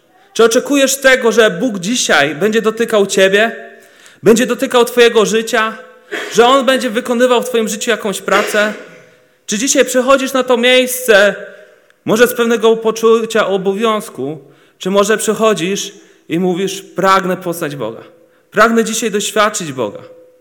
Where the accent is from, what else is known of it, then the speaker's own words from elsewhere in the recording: Oleśnica, Lower Silesian Voivodeship, Poland; also born or lived in Wrocław; A że w takim razie więc pochodzę już z Oleśnicy. A że w Oleśnicy później się przeprowadziłem do Wrocławia